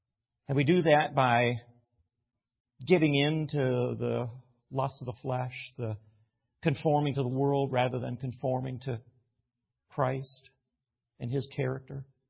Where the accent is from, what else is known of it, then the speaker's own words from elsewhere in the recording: Watertown, New York, United States; born there; On my birth certificate at home, it shows that I was born on April 10th, 1958, in Watertown, New York